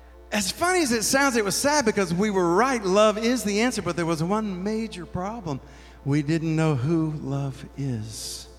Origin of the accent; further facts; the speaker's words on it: Natchez, Mississippi, United States; I grew up in Natchez, Mississippi, a little town right on the Mississippi River, way down south.